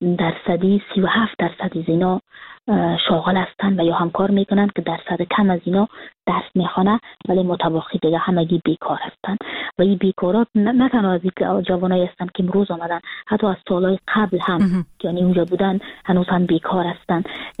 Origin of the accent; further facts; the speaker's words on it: Kabul, Afghanistan; now in Frankfurt, Germany; من سال 2020 که فرداش 2021 بود کابل ترک کردم و اون روز که سال نو تغییر میخورد من از ترکیه آمدم به فرانکفورت